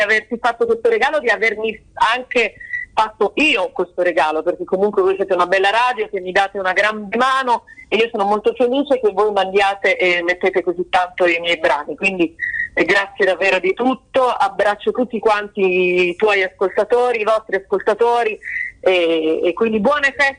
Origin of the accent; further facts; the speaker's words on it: Apulia, Italy; now in Milan, Italy; Io però provengo dalla mia terra, io sono meridionale, lo sai, sono pugliese, orgogliosa di esserlo, felice follemente di essere pugliese, innamorato della mia terra più di ogni altra cosa